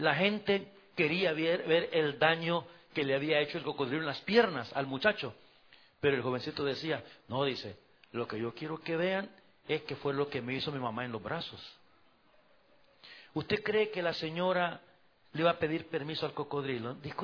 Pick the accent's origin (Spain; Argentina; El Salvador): El Salvador; En mi país, en El Salvador, decimos tener cuello.